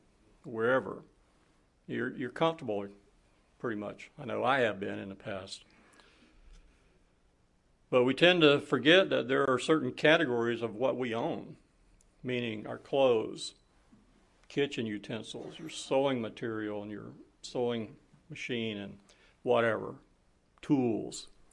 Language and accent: English; Florida, United States; Yeah, I was born and raised here in Florida. I grew up with a family of six kids, a mother and father.